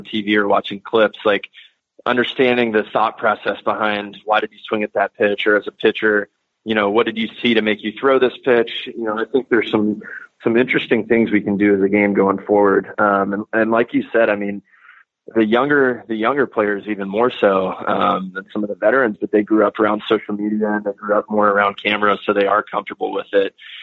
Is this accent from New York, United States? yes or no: no; Winter Haven, Florida, United States; born there; And I was born in Winter Haven, so that's where the Indians were for a long time.